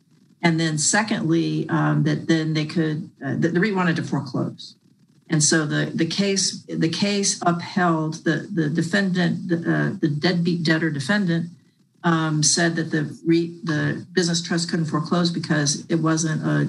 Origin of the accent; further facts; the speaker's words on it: Texas, United States; And I smile as a Texan because much of the drilling that was done in this state in the early days of wildcatting was done through these business trusts.